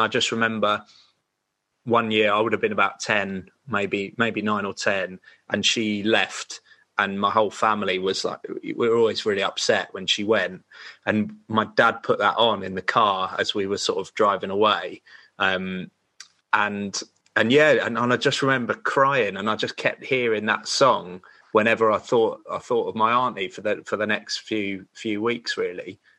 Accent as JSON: {"language": "English", "region": "South East England", "country": "United Kingdom", "said": "could only get a couple of radio stations, and one of them was like, Southern FM, which was like, I was from Sussex."}